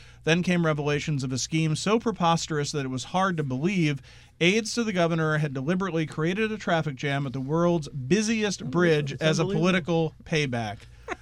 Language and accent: English; Norristown, Pennsylvania, United States; in my my hometown of Norristown, Pennsylvania